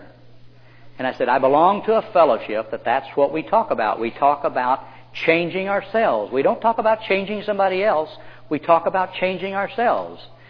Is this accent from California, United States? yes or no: no; Oklahoma, United States; I came from Oklahoma. I was raised in a small town.